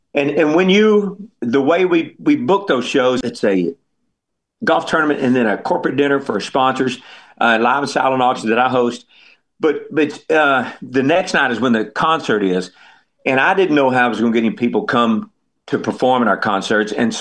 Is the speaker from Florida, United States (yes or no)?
no; Texas, United States; But I think the reason they're putting me in is hopefully I'm born and raised in Texas. And you know the old saying, you can tell a Texan, you just can't tell them much.